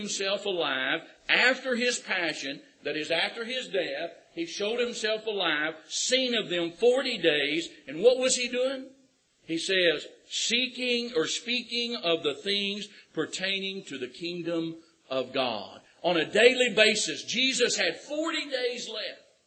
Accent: Oklahoma, United States; but I'm not. I'm from Oklahoma.

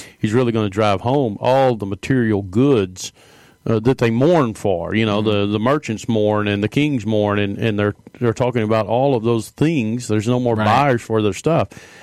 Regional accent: Texas, United States; And I mean, we're from Texas, so, you know, there's that Texas pride.

